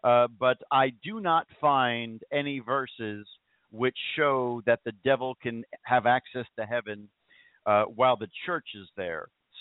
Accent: New Jersey, United States; well, I'm from New Jersey, the greatest country on earth, New Jersey. And yes, I am a Yankee.

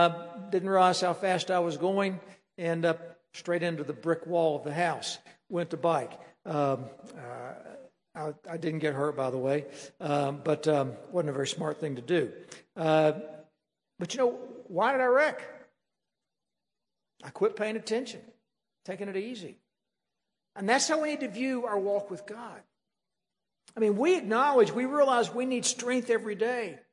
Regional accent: West Virginia, United States; And I grew up in West Virginia, and riding a bicycle in West Virginia is two things.

